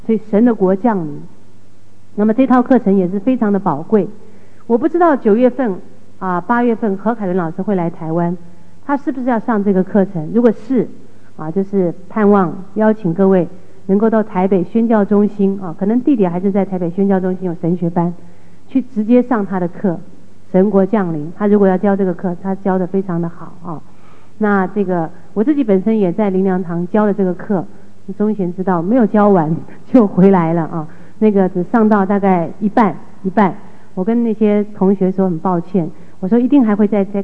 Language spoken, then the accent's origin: Chinese; China; 很多人以为是正确的，特别是我们中国人的背景。